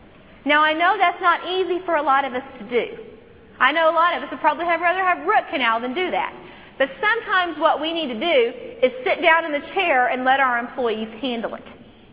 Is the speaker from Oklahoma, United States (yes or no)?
yes; Locust Grove, Oklahoma, United States; Now, in my hometown of Locust Grove, Oklahoma, the local auto mechanic is a guy named Pork Roland.